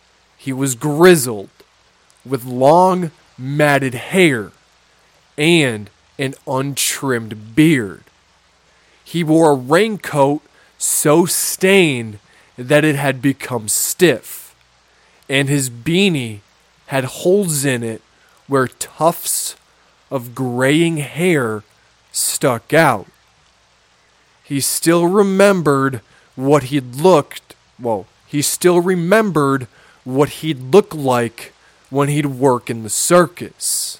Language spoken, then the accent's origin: English; Minnesota, United States; accent: Minnesotan; My Minnesotan accent just came out real bad there for a second.